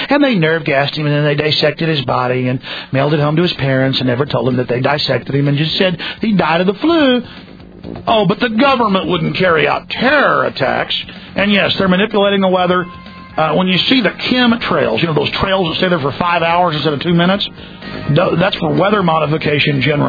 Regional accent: United States; Folks, I'm an American.

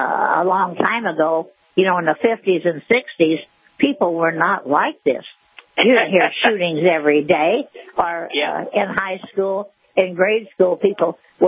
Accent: Illinois, United States; See, I'm from Illinois. In Illinois, it's about $3,000 a month.

